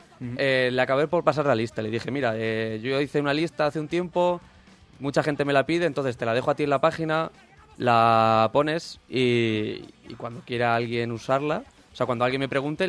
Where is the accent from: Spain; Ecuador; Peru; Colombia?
Spain; Villarrobledo, Castilla-La Mancha; Soy de Villarrobledo, ¿no?